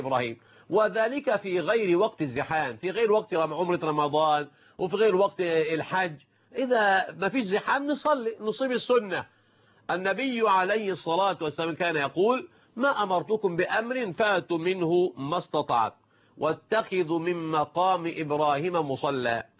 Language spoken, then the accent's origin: Arabic; Egypt; وليسمع المشاهدون أيضا عندنا في مصر وفي كل مكان من العالم الإسلامي